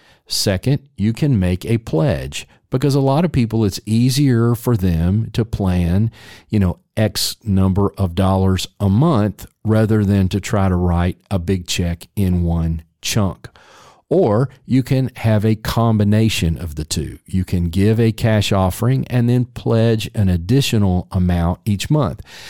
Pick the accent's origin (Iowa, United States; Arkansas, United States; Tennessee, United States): Tennessee, United States; Memphis; For example, the church where I grew up in Memphis, we did this.